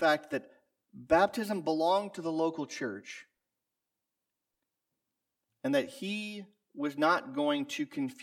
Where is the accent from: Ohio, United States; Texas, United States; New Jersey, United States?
Ohio, United States; we found out that I was from Ohio, and this other couple was from Michigan.